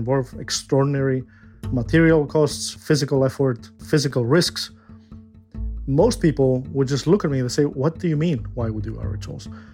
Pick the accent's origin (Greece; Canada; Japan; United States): Greece; English is a second language; I come from Greece, so in rural areas of Greece, certainly when I was younger, when I was a kid